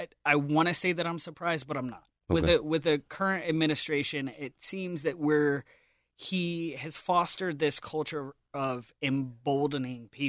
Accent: Chicago, Illinois, United States; born there; I was born in Chicago. I can change mine.

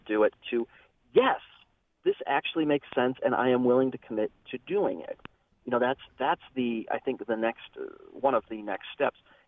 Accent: Cleveland, Ohio, United States; When I was about 9 years old, unfortunately. I grew up in Cleveland

